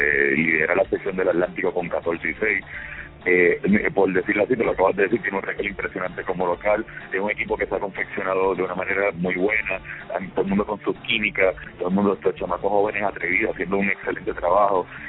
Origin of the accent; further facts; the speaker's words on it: Puerto Rico; now in Barquisimeto, Venezuela; Soy el único puertorriqueño como entrenador.